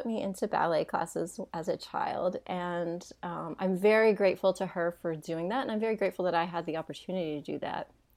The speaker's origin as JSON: {"language": "English", "town": "Hendersonville", "region": "Tennessee", "country": "United States", "tie": "born or raised there", "said": "I actually grew up in a small town. It used to be a small town. It's not anymore. Right outside of Nashville, Tennessee. And it's a place, it's called Hendersonville"}